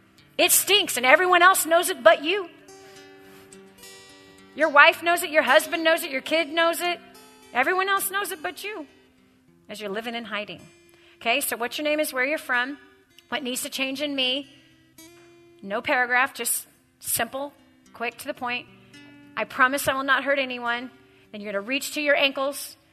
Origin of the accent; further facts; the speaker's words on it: Texas, United States; I'm from Texas.